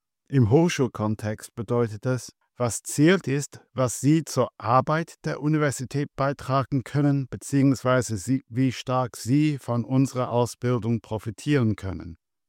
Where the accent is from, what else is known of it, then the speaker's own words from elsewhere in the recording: England, United Kingdom; moved away as an adult; now in Jena, Germany; Ich komme ursprünglich aus England und bin reiner Mathematiker. 1992 kam ich nach Deutschland für meine erste Postdoc-Stelle.